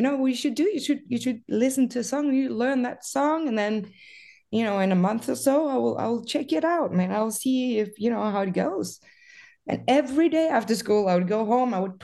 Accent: Zealand, Denmark; I grew up in a really small village in Denmark, south of Copenhagen in Denmark. I grew up with, you might call it a little bit alternative childhood. It was my mom and dad were hippies

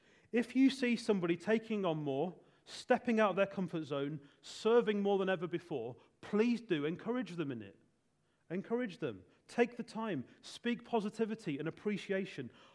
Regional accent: United Kingdom; Maybe it's we're British, and speaking positively to somebody is often seen as false or awkward. Maybe it's just our Britishness.

